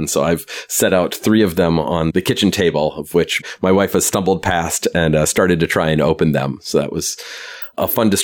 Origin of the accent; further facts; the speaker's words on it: Minnesota, United States; To that end, I grew up in the Twin Cities where George Floyd died.